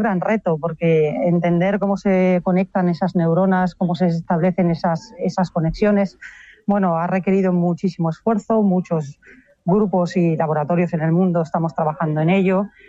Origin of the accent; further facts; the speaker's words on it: Dominican Republic; born there; Bueno, yo nací en la República Dominicana.